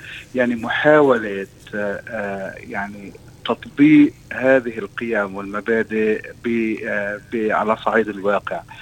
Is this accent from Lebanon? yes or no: yes; Lebanon; moved away; يعني أنا كمهاجر لبناني ونحن كمهاجرين عرب،